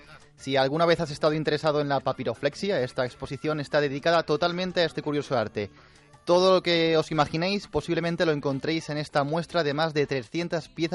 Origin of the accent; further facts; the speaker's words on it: Alicante, Valencian Community, Spain; ¿Que me vaya a Alicante de verano de donde soy?